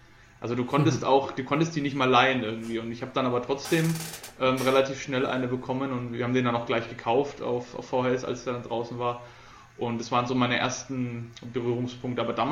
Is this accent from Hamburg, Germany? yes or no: no; Coburg, Bavaria, Germany; das Kino bei uns in Coburg war damals noch, also ist heute auch, aber war damals noch ein Stück weiter außerhalb